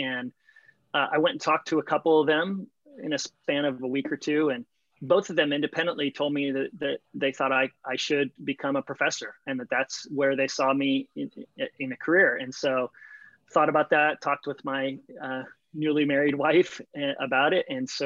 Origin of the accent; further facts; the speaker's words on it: California, United States; I was from California originally. And so I was coming back to home, took the job in the year 2000.